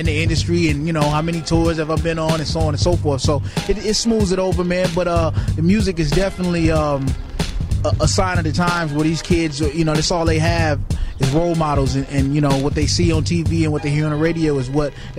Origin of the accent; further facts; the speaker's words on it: Carson, California, United States; I grew up in Carson, which is, you know, right outside of Long Beach, right outside of Compton.